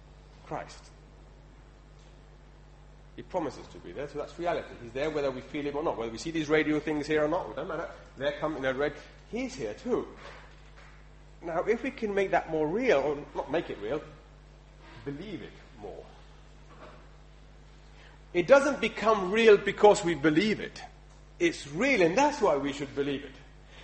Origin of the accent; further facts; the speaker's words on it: England, United Kingdom; now in Netherlands; But as an Englishman, you can't come and tell Dutch people what to do.